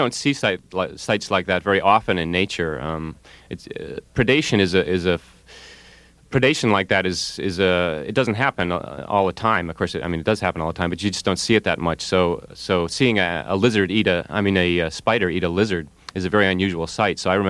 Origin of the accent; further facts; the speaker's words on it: New England, United States; more savage than any other place I'd experienced growing up in New England.